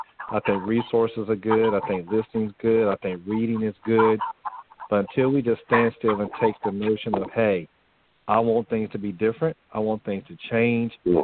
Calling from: Plantation, Florida, United States; I'm calling from Plantation, Florida.

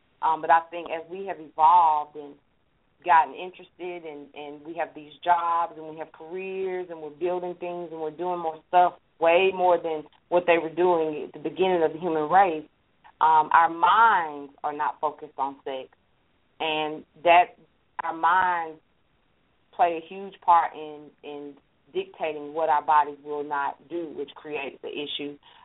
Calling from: Atlanta, Georgia, United States; I'm calling from Atlanta.

